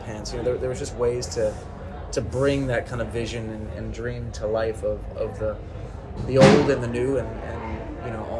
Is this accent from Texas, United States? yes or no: no; New Jersey, United States; We had a family friend who worked at a golf course near where I grew up in Jersey.